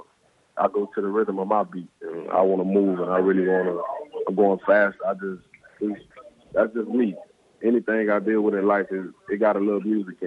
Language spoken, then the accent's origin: English; Miami, Florida, United States; And, you know, I'm from Miami. We don't run from our problems.